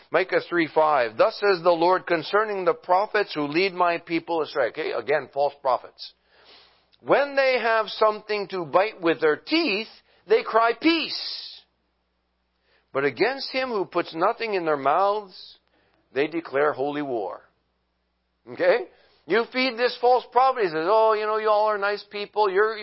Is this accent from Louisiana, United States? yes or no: yes; New Orleans, Louisiana, United States; Now, when I was a child, growing up in New Orleans, this was back in the 60s, I went to Sunday school, to our church